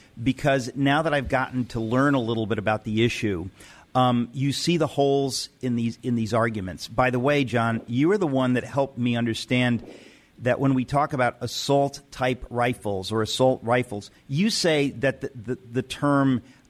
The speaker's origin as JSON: {"language": "English", "town": "Danbury", "region": "Connecticut", "country": "United States", "tie": "born or raised there", "also_born_or_lived": "New York", "said": "I grew up in Connecticut, and, you know, first in New York. Then when we moved to Connecticut, Danbury, Connecticut, people have gun racks and pickups."}